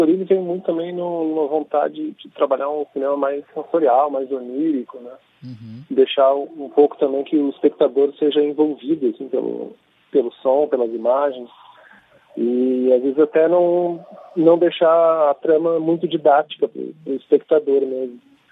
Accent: Porto Alegre, Rio Grande do Sul, Brazil; Isso, a gente é aqui de Porto Alegre, né?

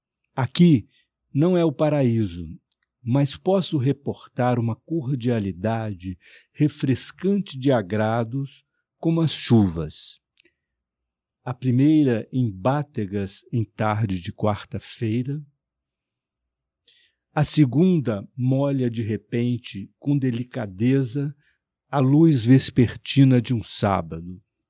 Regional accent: Minas Gerais, Brazil; a Minas da minha terra, de Tebas, já a Zona da Mata

